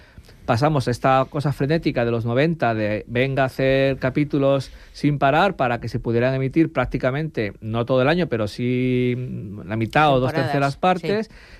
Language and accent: Spanish; Madrid, Community of Madrid, Spain; Sí, claro, soy de Madrid.